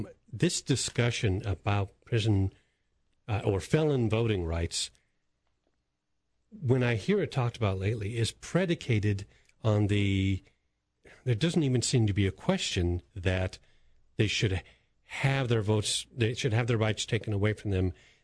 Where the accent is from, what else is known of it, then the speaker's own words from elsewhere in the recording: New York, United States; I mean, you came here from New Jersey. I came here from New York.